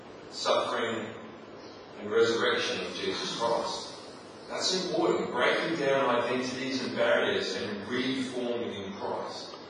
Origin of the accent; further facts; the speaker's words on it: Adelaide, South Australia, Australia; Now growing up in Adelaide, we don't think of other communities necessarily